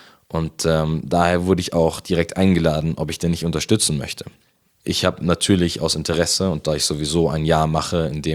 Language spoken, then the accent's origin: German; Munich, Bavaria, Germany; wohne ich aktuell in Haidhausen, aber ursprünglich komme ich aus der Au. Dort bin ich in der Gemeinde Maria Hilf schon lange aktiv.